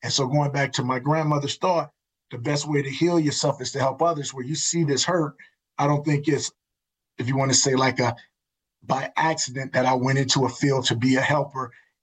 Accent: Milwaukee, Wisconsin, United States; And when I grew up in Milwaukee, this is really the crux of the matter. Milwaukee was the best place to live for a Black person in the early 70s.

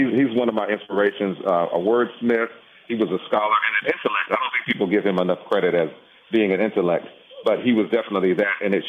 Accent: Florida, United States; now in Washington, United States; I'm a son of a singer. I grew up in the South, down in Florida. So grew up in church, of course, like a lot of Black folks, started singing there. Been here in D.C. for quite some time

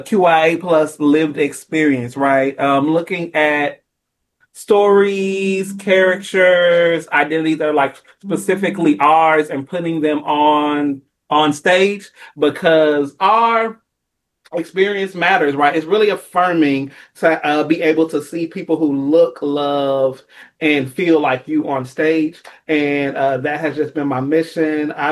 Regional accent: Memphis, Tennessee, United States; now in Washington, United States; I'm a Scorpio. I am originally from Memphis. I have been in DC for about 7 years.

